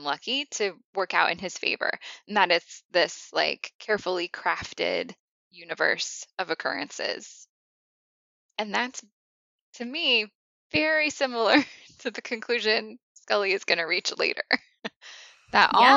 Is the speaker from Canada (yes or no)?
no; Indiana, United States; Also, my home state of Indiana gets a shout out